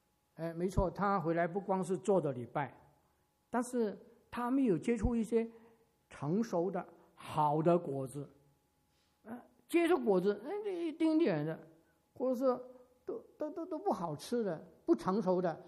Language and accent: Chinese; Guangdong, China; 那个男人说他做一个我们广东人的菜干汤